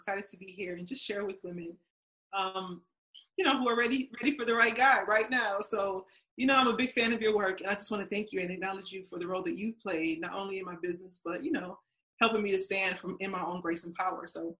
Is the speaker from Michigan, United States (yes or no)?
yes; Detroit, Michigan, United States; And as a little girl growing up in Detroit, a lot of the families around me were single parents.